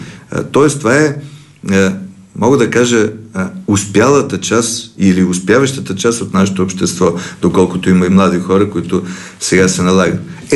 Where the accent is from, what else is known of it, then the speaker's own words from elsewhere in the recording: Stara Zagora, Stara Zagora Province, Bulgaria; Аз идвам от Стара Загора.